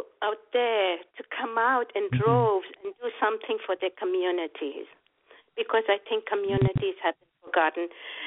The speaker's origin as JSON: {"language": "English", "country": "India", "tie": "born or raised there", "lives_now": "United States", "said": "because I am from India. When I was growing up there"}